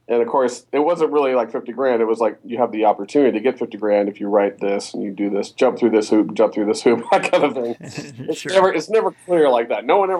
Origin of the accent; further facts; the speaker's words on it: Columbus, Ohio, United States; I grew up here in Columbus, Ohio.